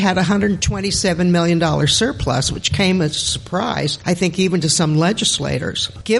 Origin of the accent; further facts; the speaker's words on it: Escondido, California, United States; from Escondido.